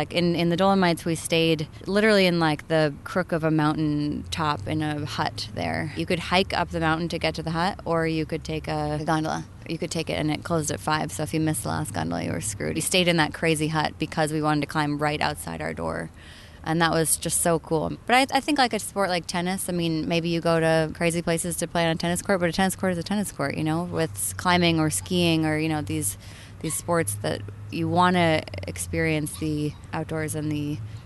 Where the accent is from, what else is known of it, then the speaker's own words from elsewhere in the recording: Maine, United States; I grew up in Maine, so I'm originally from Maine.